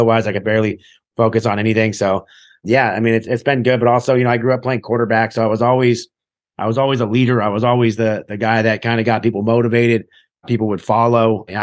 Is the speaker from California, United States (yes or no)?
yes; Huntington Beach, California, United States; moved away as an adult; now in Cleveland, United States; I moved to Cleveland, Ohio. I mean, I grew up in California, you know, in Huntington Beach area pretty much my whole life.